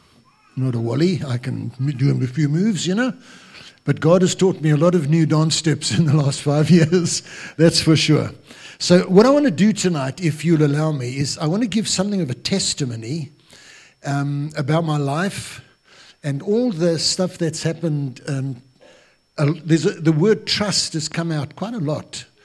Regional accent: Grahamstown, Eastern Cape, South Africa; now in Cape Town, South Africa; I was in Port Elizabeth in those days. We were transferred to Grahamstown, my hometown, back to Port Elizabeth, then to Cape Town in 83.

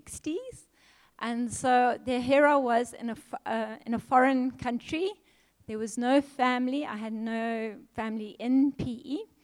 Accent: Zimbabwe; moved away as an adult; now in South Africa; So I was 18 and a half. I'd come to South Africa. I'm from Zimbabwe, and I came to study at P Technicon

